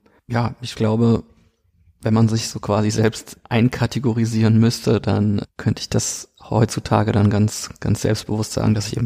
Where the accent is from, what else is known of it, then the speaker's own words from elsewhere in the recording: Kaiserslautern, Rhineland-Palatinate, Germany; moved away as an adult; now in Cologne, Germany; ich bin ein Kind der Pfalz, komme aus Kaiserslautern gebürtig und bin 2006 nach Köln gekommen, also zum Studieren einfach. Ganz klassisch, wie es viele machen. Aber ja, ich komme eigentlich quasi, kann man sagen, mitten aus dem Pfälzerwald, auch eine sehr schöne Naturparkregion.